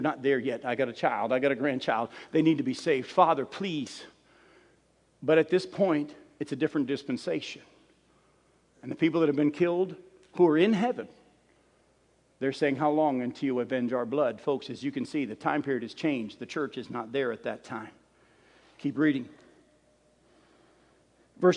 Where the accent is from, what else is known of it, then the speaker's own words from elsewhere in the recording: New England, United States; accent: New England accent; also born or lived in Florida / New Orleans; Yeah, I'm a Yankee. I was born in New England and raised in New England, but I've been in Florida and New Orleans, and I've been living down here in the South for a long time. I've lost my New England accent.